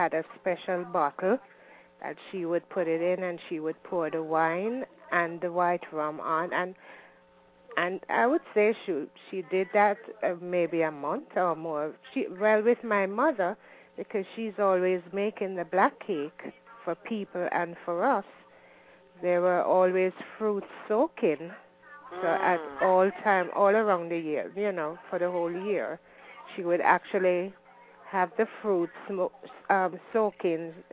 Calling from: Long Island, New York, United States; I'm calling from Long Island.

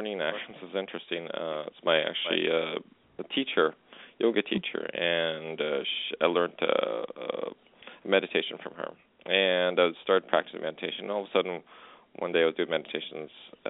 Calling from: Alberta, Canada; I'm in Alberta.

